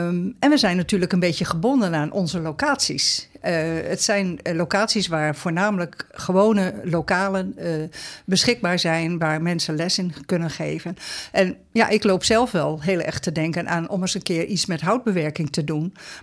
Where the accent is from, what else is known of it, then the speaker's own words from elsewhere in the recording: Zeegse, Drenthe, Netherlands; Ik kom uit Zeegse.